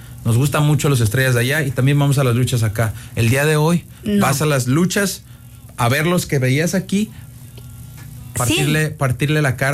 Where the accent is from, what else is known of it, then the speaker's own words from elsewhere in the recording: Mexico; yo soy mexicano, nacido y crecido en México.